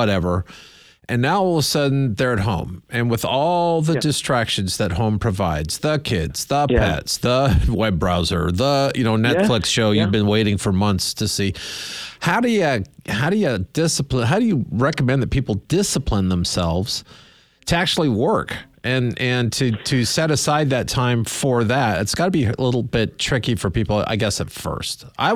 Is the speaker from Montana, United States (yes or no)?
yes; Montana, United States; I am actually from Montana. So I'm kind of, when it comes to college sports, I'm like Switzerland, if you know what I'm saying.